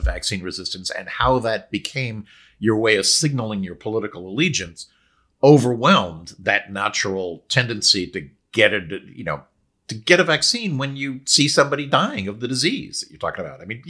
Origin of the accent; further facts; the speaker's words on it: San Francisco, California, United States; if you read the histories of 1918 and the Anti-Mask League of San Francisco and stuff in my hometown